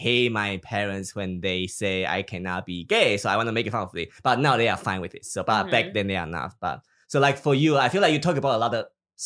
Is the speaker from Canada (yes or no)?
no; Taiwan; Because I grew up in Taiwan, and Taiwan is in Asia.